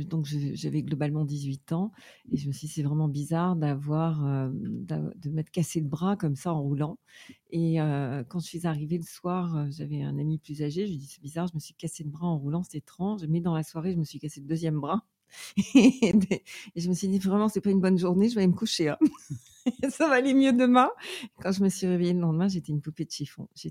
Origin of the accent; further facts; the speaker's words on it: eastern France, France; born there; Donc en fait je suis née dans une famille dans l'est de la France, d'un père d'origine russe et d'une mère d'origine polonaise, gitane polonaise.